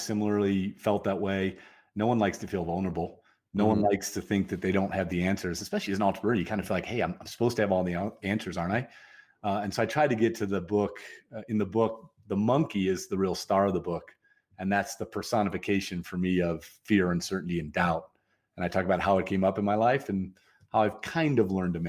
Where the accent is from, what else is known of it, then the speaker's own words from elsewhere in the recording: Toledo, Ohio, United States; I grew up in the Midwest. You said Kansas. I grew up in Toledo, Ohio.